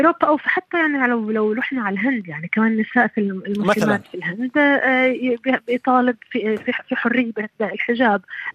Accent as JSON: {"language": "Arabic", "country": "Palestine", "said": "وأنا شخصيا كفلسطينية"}